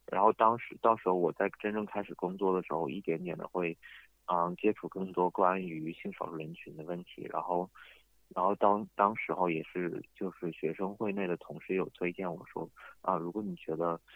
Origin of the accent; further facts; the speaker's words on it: China; 我从小长大在一个就是偏中大型的中国城市，然后就是我对各种文化都也有一定的接触。